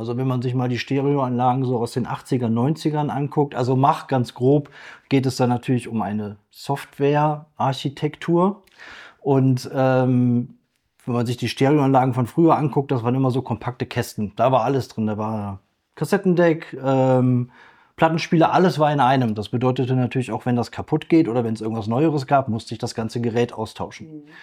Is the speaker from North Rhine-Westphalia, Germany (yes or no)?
yes; North Rhine-Westphalia, Germany; ich komme ganz aus der Nähe von den Niederlanden